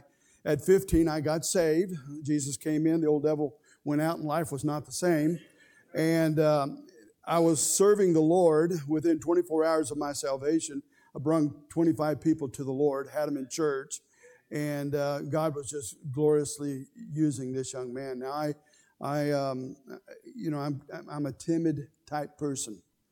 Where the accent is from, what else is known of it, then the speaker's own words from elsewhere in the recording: Corpus Christi, Texas, United States; And Corpus Christi, Texas, and I was born there because I wanted to be close to my mother. And I was raised in Corpus Christi.